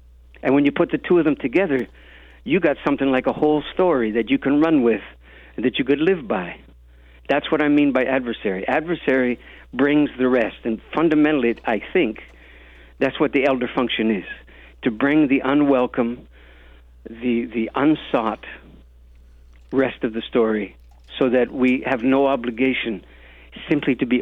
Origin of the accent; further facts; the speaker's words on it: Canada; look, man, I'm a Canadian.